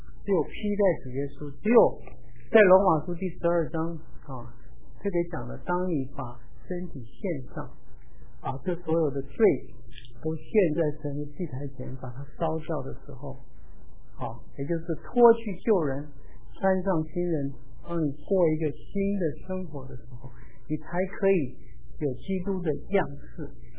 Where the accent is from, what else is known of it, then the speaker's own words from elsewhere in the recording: China; 我们中国人